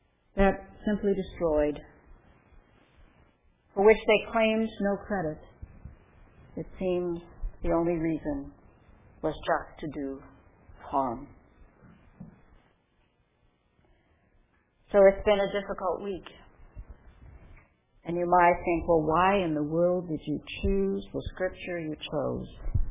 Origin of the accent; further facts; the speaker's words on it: Colorado, United States; The only thing that gave me some hope was when my home state of Colorado, just a few weeks ago